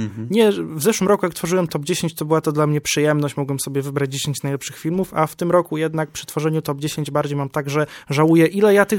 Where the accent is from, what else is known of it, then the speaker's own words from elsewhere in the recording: Romania; Polish is a second language; U nas w Rumunii wygląda to chyba dosyć podobnie, bo widzimy to po miejscu akcji.